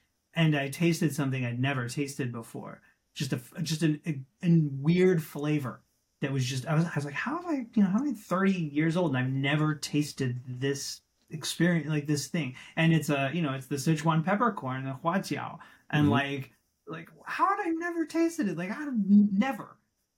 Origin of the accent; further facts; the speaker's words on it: Texas, United States; I had kind of given up on Chinese food growing up in Texas, right?